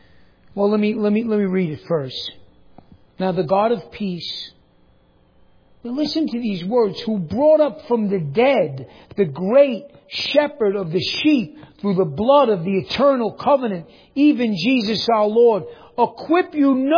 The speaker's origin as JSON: {"language": "English", "region": "New York", "country": "United States", "said": "Does anybody go camping? I'm from New York. Tents are like, so."}